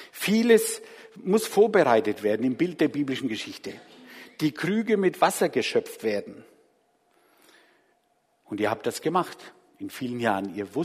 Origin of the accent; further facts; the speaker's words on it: Bavaria, Germany; ich komme aus Franken.